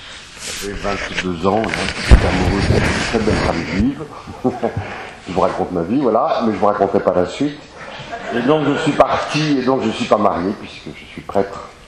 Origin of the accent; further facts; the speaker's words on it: Brittany, France; Je suis breton d'origine